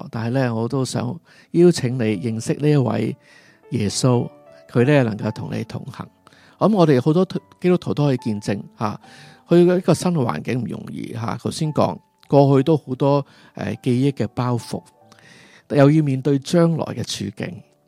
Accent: Hong Kong; now in Canada; 对于我哋加拿大人同埋香港人咧，都好多唔同嘅冲击嘅

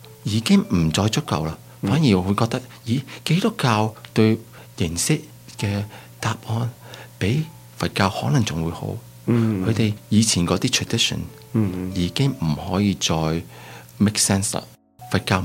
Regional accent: Canada; 我喺加拿大长大，我读书就去咗 Waterloo 读到电脑，

